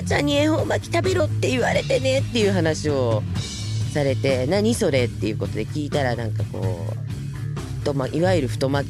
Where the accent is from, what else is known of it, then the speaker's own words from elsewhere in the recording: Tokyo, Japan; 私は東京までの東京育ちなんで